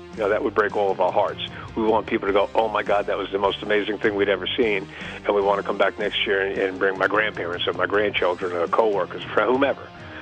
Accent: New York, United States; When I was a kid growing up in New York, there was only one or two radio stations on AM radio.

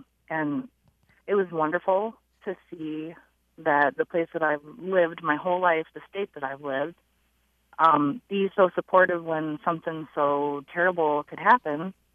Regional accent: Cedar Rapids, Iowa, United States; I grew up in Cedar Rapids and then moved rural after I turned 25.

